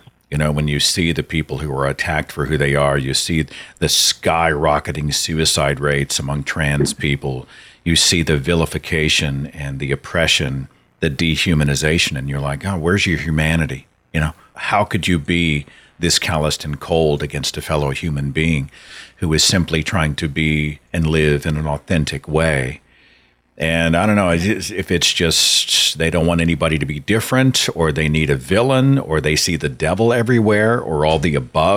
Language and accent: English; Oklahoma, United States; I feel very alone sometimes in my home state of Oklahoma.